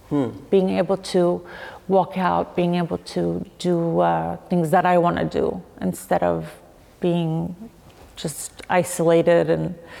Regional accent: United States; Yes, I grew up in the States and, right. you know, coming into the royal family as an American was something, you know, completely new.

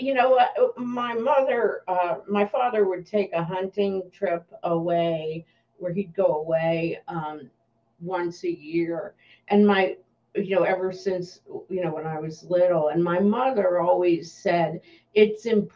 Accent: New Jersey, United States; go to New York shopping, because I grew up in New Jersey

